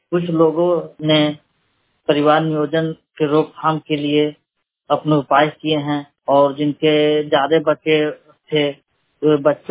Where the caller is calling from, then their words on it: Satkurua, Bihar, India; मैं रजौली नवादा डिस्ट्रिक्ट से बोल रहा हूँ। मेरा गांव सतकुरुआ है।